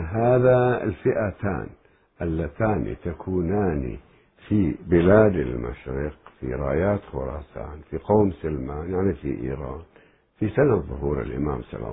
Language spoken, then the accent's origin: Arabic; Iraq; عندنا بالعراق الجيش المهدي